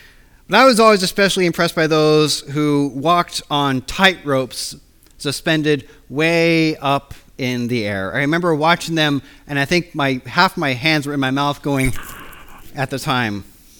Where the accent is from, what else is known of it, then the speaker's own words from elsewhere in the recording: United Kingdom; moved away as an adult; now in United States; This kind of day, I find I must walk a tightrope between my own upbringing, my own culture, and this wonderful place that Heather and I call our home. The United States and the United Kingdom are very similar